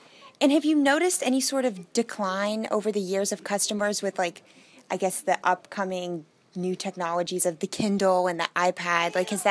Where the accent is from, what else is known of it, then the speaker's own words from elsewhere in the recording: Virginia, United States; Oh, really? I went to Chantilly. I'm from the area.